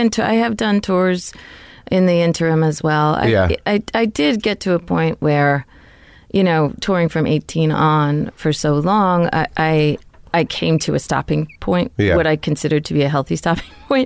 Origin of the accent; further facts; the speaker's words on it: Newport, Rhode Island, United States; I mean, we're all from Newport, which is a very small place. Our families are close. Our siblings have dated.